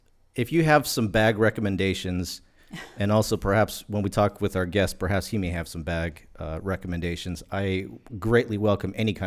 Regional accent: Philippines; Look, you know I'm Filipino. I'll do my karaoke stuff.

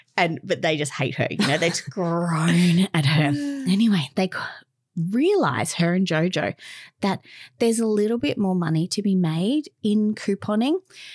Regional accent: Australia; as an Australian

